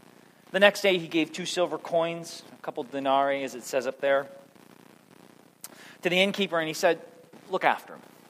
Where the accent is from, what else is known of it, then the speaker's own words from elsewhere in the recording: Manitoba, Canada; So I grew up in Manitoba, and they take it one step further.